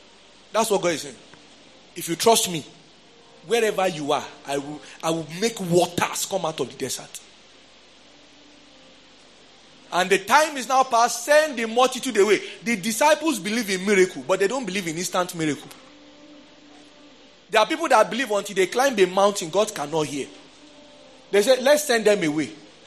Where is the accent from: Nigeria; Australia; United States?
Nigeria; now in United Kingdom; Me, I'm a Nigerian.